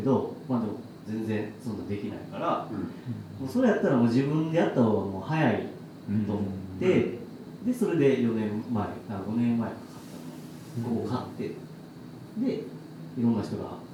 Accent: Takarazuka, Hyogo, Japan; まあ、僕もともとこの宝塚で、

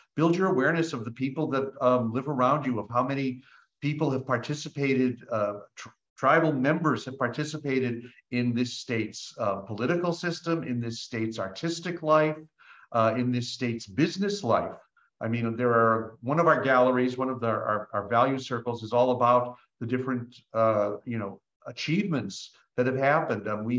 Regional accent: New Mexico, United States; I come from New Mexico

